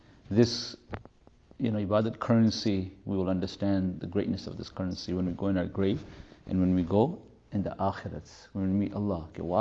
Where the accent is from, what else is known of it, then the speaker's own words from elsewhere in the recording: England, United Kingdom; who I grew up with in England